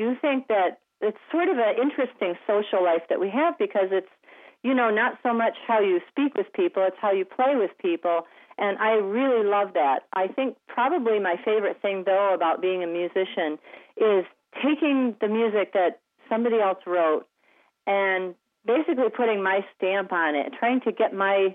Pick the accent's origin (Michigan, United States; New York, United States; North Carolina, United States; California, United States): Michigan, United States; Grand Haven; Well, I grew up in Grand Haven, Michigan